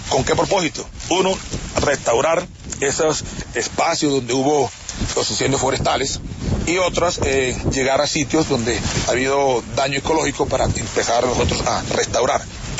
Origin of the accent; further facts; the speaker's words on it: Colombia; ¿Qué vamos a hacer nosotros como colombianos, como militares, para arreglar esto?